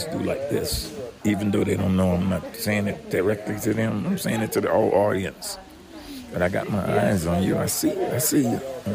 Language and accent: English; Florida, United States; now in Birmingham, United States; I'm actually from Florida.